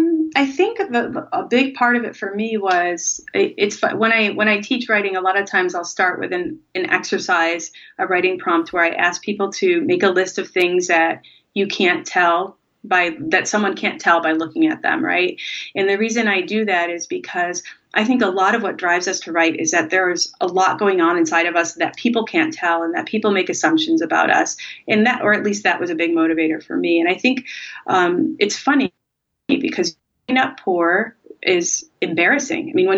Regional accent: Rochester, New York, United States; but he writes about my hometown, Rochester, New York.

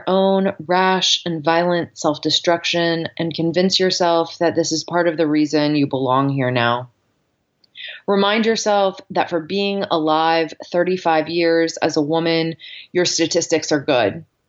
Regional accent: Dallas, Texas, United States; moved away as an adult; also born or lived in New Orleans; now in Pittsburgh, United States; So I grew up in Dallas, Texas.

